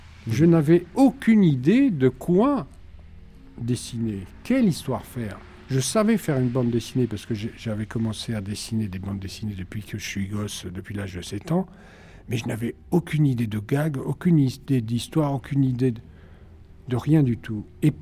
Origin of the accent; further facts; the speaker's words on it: Tunisia; quand j'étais gosse, je suis né en Tunisie et je vivais en Tunisie à côté de la mer.